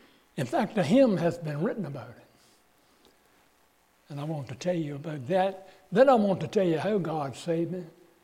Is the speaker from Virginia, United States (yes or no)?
yes; Petersburg, Virginia, United States; See, I was born and raised in Petersburg, and two blocks away was the Appomattox River.